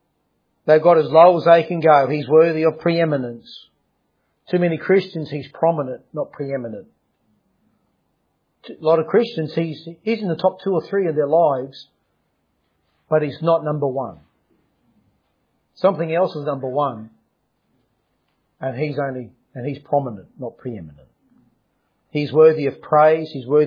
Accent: Australia; I'm just an Aussie.

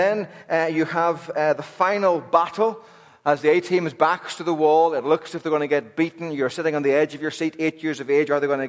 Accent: Northern Ireland, United Kingdom; when I was a young lad growing up in Northern Ireland in the late 70s, early 80s

